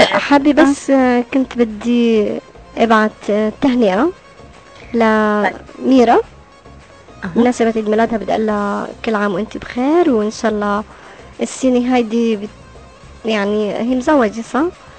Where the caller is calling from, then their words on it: Lebanon; انا مستمعه من لبنان.